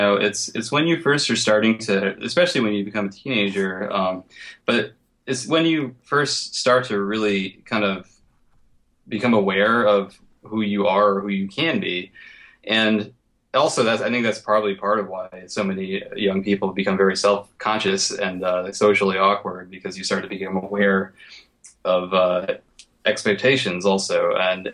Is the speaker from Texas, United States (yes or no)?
no; Connecticut, United States; Where I grew up in Connecticut is would be definitely, even though it's Connecticut, is definitely pretty rural, a pretty rural area of Connecticut